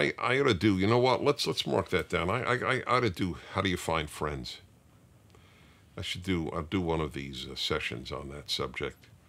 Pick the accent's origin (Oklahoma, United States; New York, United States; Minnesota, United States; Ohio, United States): New York, United States; Brooklyn; I remember I grew up in Brooklyn, New York, and the block I lived on